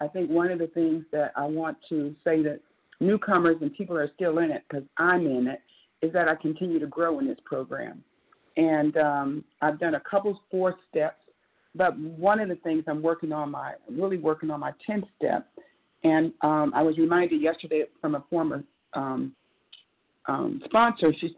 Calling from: Atlanta, Georgia, United States; I'm calling … from Atlanta.

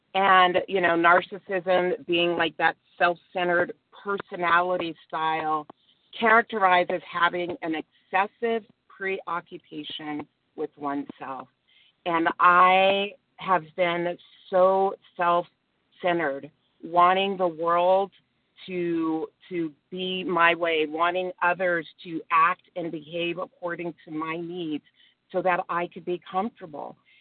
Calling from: Los Angeles, California, United States; I'm calling from Los Angeles.

